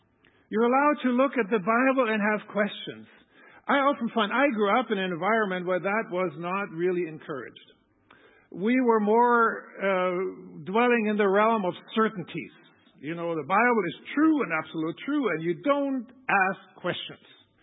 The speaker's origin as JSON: {"language": "English", "country": "Germany", "tie": "born or raised there", "moved": "as an adult", "lives_now": "United States", "said": "I was growing up in Germany, so I was just, I don't know."}